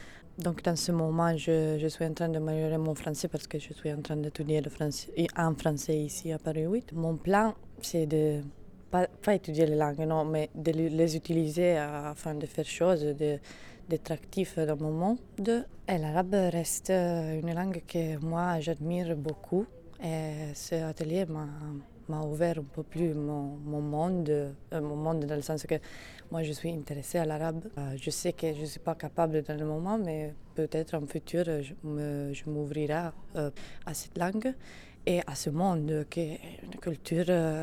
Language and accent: French; Italy; first language Italian; French is a second language; Moi, je suis italienne, donc ma langue maternelle est l'italien. Moi, j'étudiais l'anglais. Je parle aussi un peu de français ici. Oui, j'étudie en français. Je parle allemand. J'étudiais le russe. Je parle l'espagnol et j'étudie aussi le portugais.